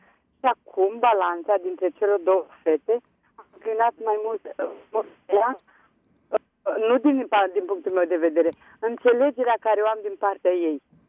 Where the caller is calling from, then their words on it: Tulcea, Tulcea County, Romania; din Tulcea, acum câțiva ani.